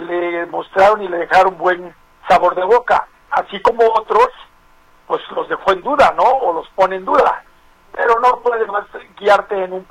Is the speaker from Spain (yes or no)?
no; Mexico; todos sabemos el país que es, el país que tenemos, lo que somos como mexicanos